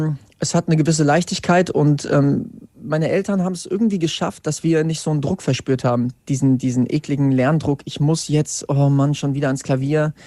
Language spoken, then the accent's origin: German; Wetzlar, Hesse, Germany; Ich komme aus Wetzlar